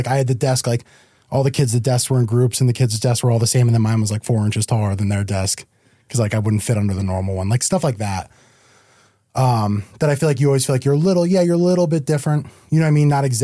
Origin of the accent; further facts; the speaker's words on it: Guilford, Connecticut, United States; I did. I grew up in Guilford.